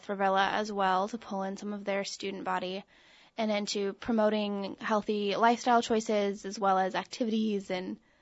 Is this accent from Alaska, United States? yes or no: yes; Ketchikan, Alaska, United States; I'm serving with the Ketchikan Wellness Coalition. I'm actually from Ketchikan, so I didn't have to do much traveling to get here.